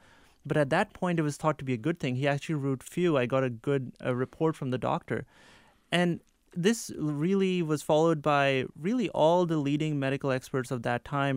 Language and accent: English; Pakistan; growing up in Pakistan, one of the things that was really pervasive around me was that heart disease could really happen to anyone.